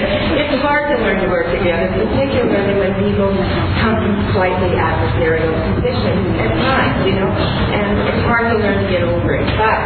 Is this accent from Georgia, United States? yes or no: no; Long Beach, California, United States; from Long Beach.